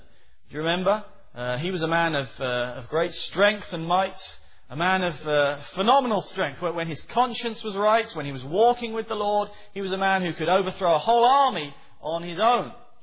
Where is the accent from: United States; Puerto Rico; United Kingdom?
United Kingdom; England; As an Englishman I can say this, but you even see this here in your own land, don't you?